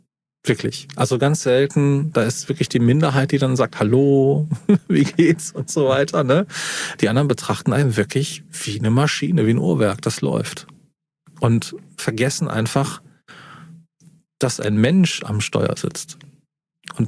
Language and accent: German; Eifel, Germany; ich wohne ja in NRW, ich bin aus der Eifel, ne?